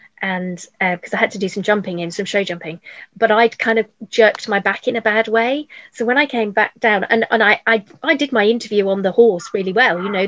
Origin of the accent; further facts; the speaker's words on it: South West England, United Kingdom; I was fresh from Cornwall, you know, bright lights of London and everything.